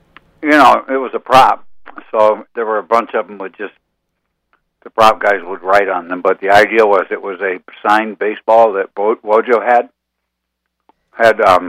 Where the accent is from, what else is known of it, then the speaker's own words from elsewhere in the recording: Detroit, Michigan, United States; So I grew up in Michigan. I grew up in what they call Downriver Detroit